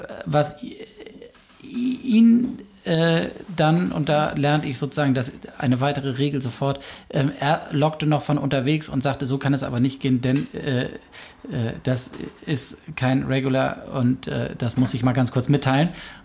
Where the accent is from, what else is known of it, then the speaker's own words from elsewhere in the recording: Hamburg, Germany; gerade im Nordosten, da wo ich herkomme, Nordosten Hamburgs